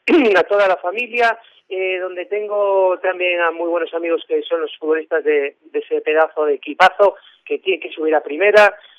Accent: Cantabria, Spain; born there; now in Madrid, Spain; soy cántabro de nacimiento, pero llevo muchos años viviendo en Madrid

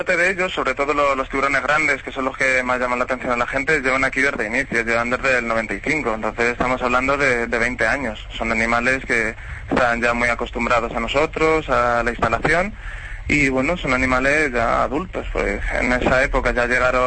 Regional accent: Madrid, Community of Madrid, Spain; Sí, soy de Madrid.

